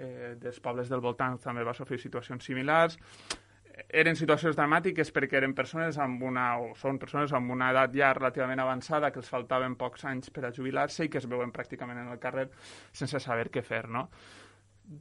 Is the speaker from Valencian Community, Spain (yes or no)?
yes; Benigànim, Valencian Community, Spain; néixer a València, en realitat, encara que sóc de Benigànim, allò formalment et posen un lloc a l'altre, però bueno, vaig néixer a València i he viscut tota la meva vida a Benigànim, a la Vall d'Albaida.